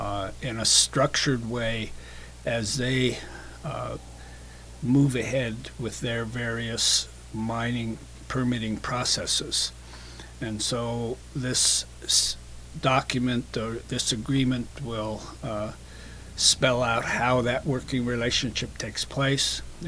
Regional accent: Alaska, United States; born and raised in Alaska, it's a southeastern community. I'm southeastern

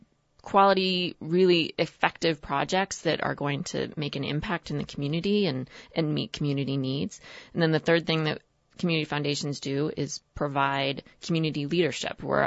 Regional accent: Kodiak, Alaska, United States; Sorry, I'm from Kodiak.

